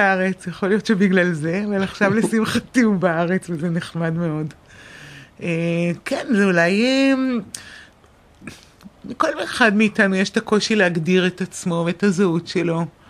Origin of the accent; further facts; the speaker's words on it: Haifa, Haifa District, Israel; גדלתי בחיפה.